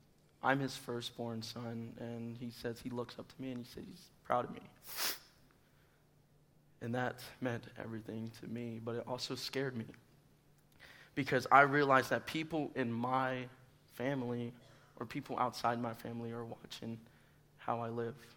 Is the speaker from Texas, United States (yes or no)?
yes; Childress, Texas, United States; I'm from Childress, Texas, and I'm an exercise science major, and I am a member of Alpha Chi Delta.